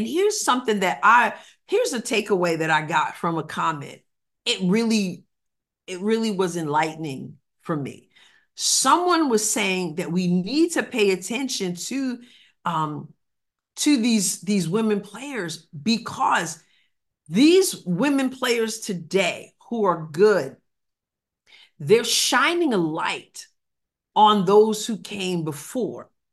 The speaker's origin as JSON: {"language": "English", "region": "New York", "country": "United States", "tie": "born or raised there", "moved": "yes", "said": "back in New York when I was still in New York, born and raised in New York, but I left a few years ago."}